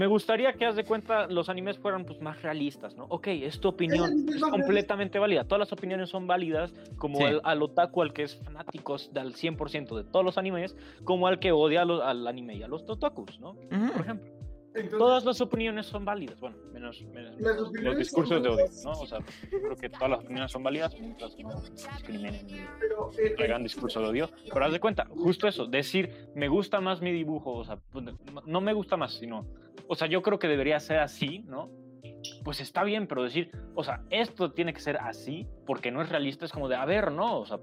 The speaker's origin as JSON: {"language": "Spanish", "country": "Mexico", "said": "pues es porque yo soy mexicano, ¿no?"}